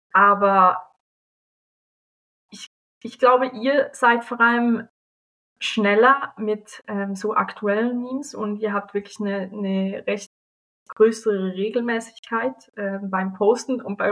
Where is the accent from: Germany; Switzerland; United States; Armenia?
Switzerland; vielleicht als Schweizerin, ich glaube, da ist es zum Teil schwer, weil ihr macht schon recht oft Zeug anders, wie wir das in der Schweiz tun.